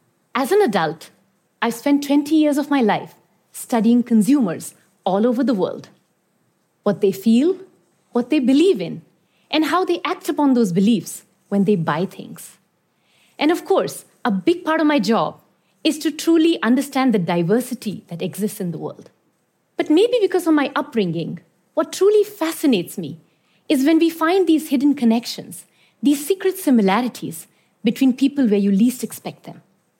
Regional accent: Iran; also born or lived in India; I was born in India, but I grew up in Iran. I remember I was about 8 years old as a child in Iran with my family

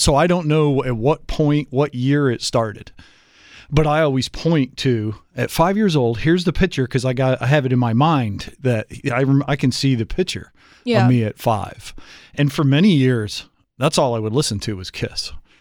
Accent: Endicott, New York, United States; And I grew up in Binghamton, New York. Endicott, New York is where I grew up.

